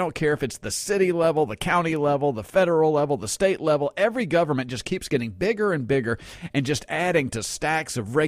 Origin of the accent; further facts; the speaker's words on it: Long Island, New York, United States; born there; My family spent a good amount of time in New York. I was born in Long Island.